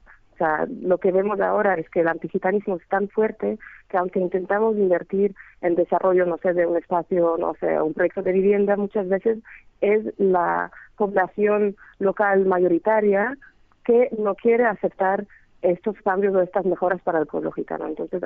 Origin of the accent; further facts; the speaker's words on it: Poland; Spanish is a second language; los gitanos de Polonia, por ejemplo, en mi país, donde no tenemos el flamenco, sí tenemos el idioma